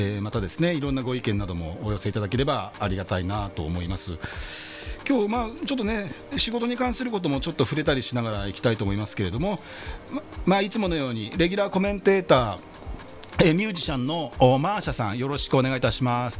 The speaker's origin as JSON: {"language": "Japanese", "town": "Yokohama", "region": "Kanagawa", "country": "Japan", "said": "私横浜鶴見区出身、前議員"}